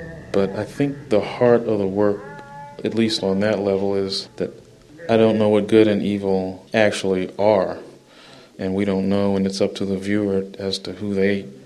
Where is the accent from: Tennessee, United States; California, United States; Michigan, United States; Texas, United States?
Texas, United States; I come from Texas. Everything's, you know, our vegetables have meat in them.